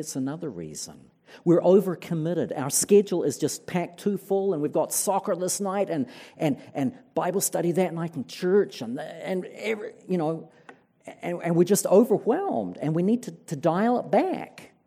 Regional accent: New Zealand; I'm from New Zealand, which is a post-Christian culture.

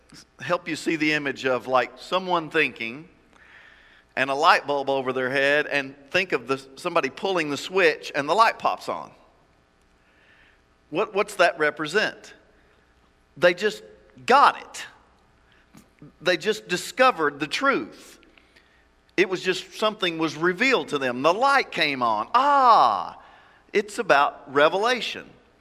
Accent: Kentucky, United States; I grew up in Appalachia in the mountains, so we sang songs, same songs a lot, so I bet you know this one. We used to sing this one in southeastern Kentucky.

